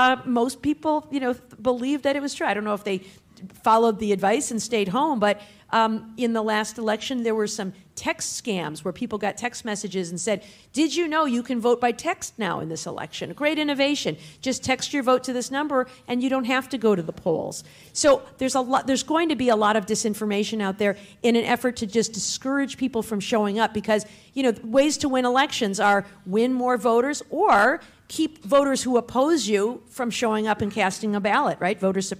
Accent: Michigan, United States; But I know in my home state of Michigan, for example, Jocelyn Benson

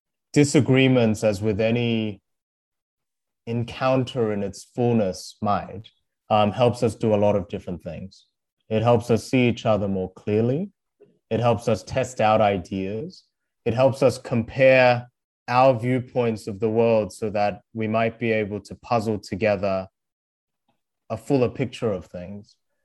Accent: Australia; English is a second language; also born or lived in South Korea; I moved from South Korea, where I was born, to Australia in elementary school without speaking a word of English.

